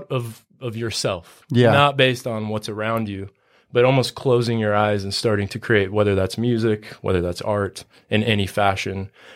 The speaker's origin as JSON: {"language": "English", "town": "St. George", "region": "Utah", "country": "United States", "tie": "born or raised there", "said": "I grew up in St. George."}